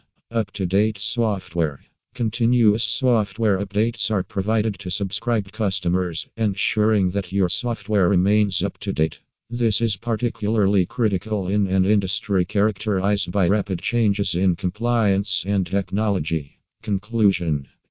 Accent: Pennsylvania, United States; from Pennsylvania and USA.

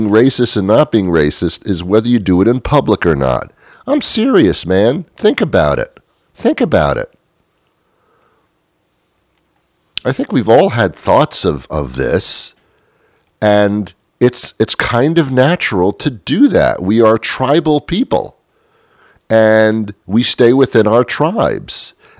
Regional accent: New York City, New York, United States; I was brought up in New York City, in the New York area, and that's like the melting pot of the world.

